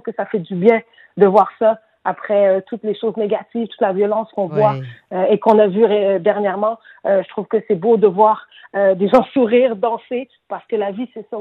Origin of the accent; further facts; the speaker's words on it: Senegal; moi j'ai grandi au Sénégal, j'ai grandi ici.